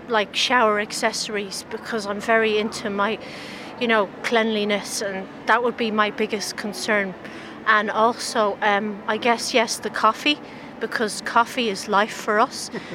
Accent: Ireland; now in Australia; So we're from Australia. I'm Irish originally, from Ireland

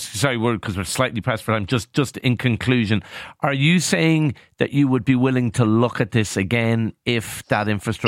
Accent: Blackrock, County Louth, Ireland; It's a part of the world I know very well. I'm from Blackrock.

